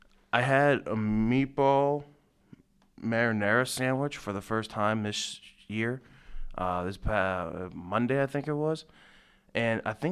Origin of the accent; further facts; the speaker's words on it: Plumboro, Pennsylvania, United States; I'm from Plumboro, Pennsylvania, or as I like to call it, the Borough.